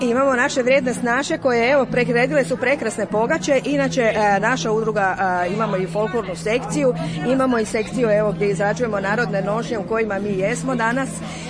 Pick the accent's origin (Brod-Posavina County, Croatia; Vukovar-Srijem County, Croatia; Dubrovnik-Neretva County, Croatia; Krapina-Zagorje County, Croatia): Vukovar-Srijem County, Croatia; Cerna; Ja nisam, ja sam rodom iz Cerne, s čime se ponosim.